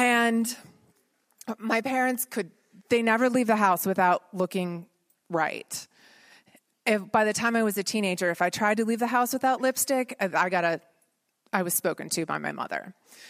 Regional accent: Ohio, United States; I grew up in Central Ohio, first in a suburb of Columbus, and then later in a small town outside of Columbus.

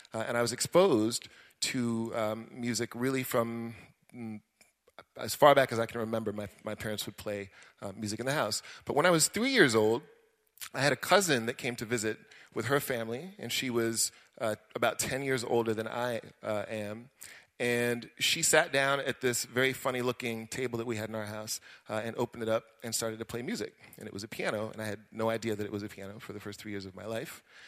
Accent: Washington, District of Columbia, United States; born there; So I was born here in the United States, in Washington, D.C., and I sound very much like an American, but I did not really grow up, at least initially, as an American.

